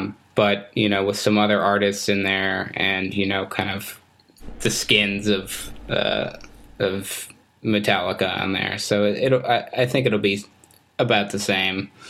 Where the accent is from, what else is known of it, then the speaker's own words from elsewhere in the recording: Tucson, Arizona, United States; Running with Scissors is headquartered just outside my hometown of Tucson, Arizona.